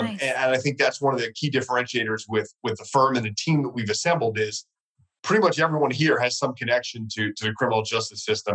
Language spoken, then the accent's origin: English; New York, United States; Well, I grew up in New York, and I had two brothers, older brothers than me.